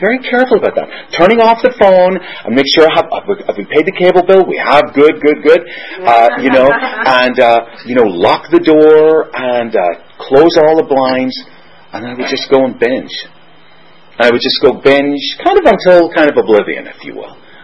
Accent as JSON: {"language": "English", "region": "Northern Ireland", "country": "United Kingdom", "tie": "born there", "said": "Well, don't you know, I was born in Northern Ireland."}